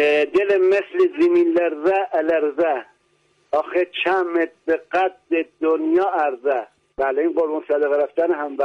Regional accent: Delijan, Markazi, Iran; first language Raji; بنده اهل دلیجانم. عرضم به شما که استان مرکزی و با افتخار زبان من زبان راجیه.

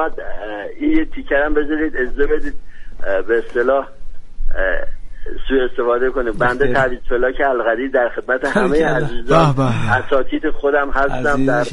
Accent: Shahr-e Rey, Tehran Province, Iran; born there; نمیدونم کل چیزو بگم، متولد تهران هستم، شهر ری.

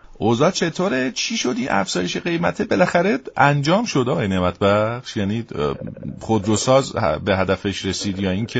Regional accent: Iran; من خودم آدم تو این مملکت دارم زندگی میکنم، ایرانی ام دیگه، به عنوان یه ایرانی

